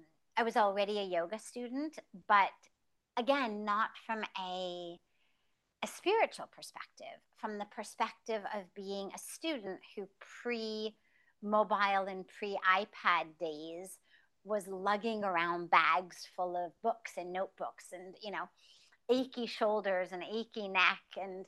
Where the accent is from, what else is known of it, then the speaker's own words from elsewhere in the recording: Los Angeles, California, United States; the life that I grew up in Los Angeles, quite literally in Hollywood, hence the Hollywood to the Himalayas title of my memoir.